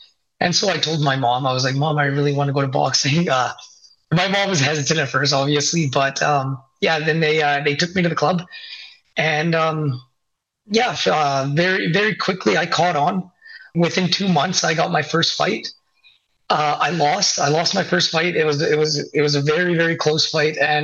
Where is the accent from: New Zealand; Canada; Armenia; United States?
Canada; Prince George, British Columbia; I am from Prince George, BC, Canada. I am the youngest of three. I'm the first generation Canadian. Both my parents immigrated from India to Canada. They moved around when they first got here in BC, but then finally settled in Prince George.